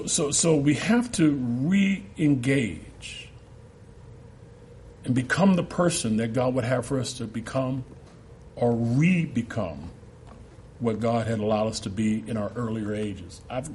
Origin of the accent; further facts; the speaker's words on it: Seattle, Washington, United States; also born or lived in Portland, United States / Riverside, United States / Oklahoma City, United States / Chicago, United States; I'm originally from Seattle, by the time I was 14, I lived in Portland, Oregon, Rubidoux, California, Riverside, California, Oklahoma City, back to Riverside, back to Seattle, back to Oklahoma, to Chicago by 14 years of age.